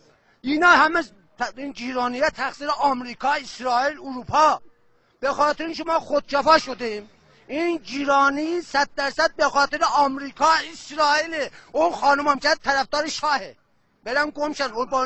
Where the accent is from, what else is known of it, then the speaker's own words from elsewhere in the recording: Tabriz, East Azerbaijan, Iran; بچه تبریزم زمان زنج خدمت کردم